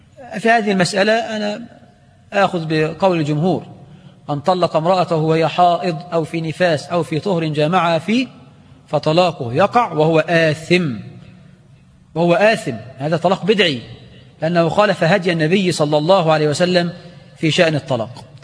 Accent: Egypt; عندنا في مصر

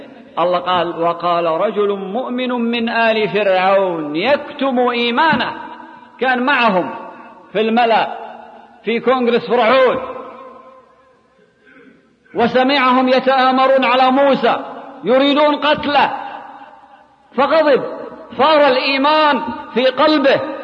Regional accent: Kuwait; عندنا في الكويت بلد ديمقراطي

